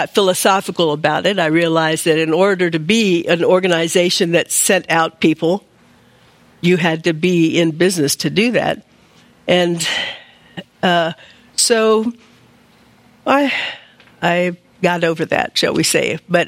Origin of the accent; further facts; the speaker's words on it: Washington, District of Columbia, United States; But I grew up in Washington, D.C. area, right next to the General Conference.